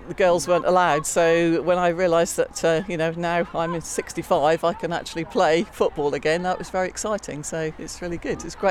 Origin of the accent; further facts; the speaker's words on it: Norwich, East of England, United Kingdom; from Norwich.